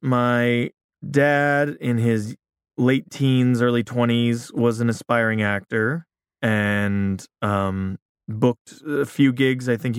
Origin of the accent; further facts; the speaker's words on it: Big Bear, California, United States; also born or lived in Culver City / Los Angeles; I am from Southern California, from Los Angeles. I was born in Culver City.